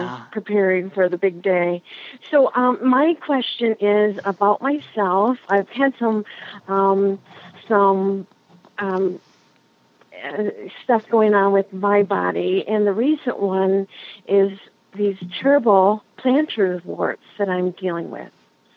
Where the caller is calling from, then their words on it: Swartz Creek, Michigan, United States; I'm calling from Swartz Creek, Michigan.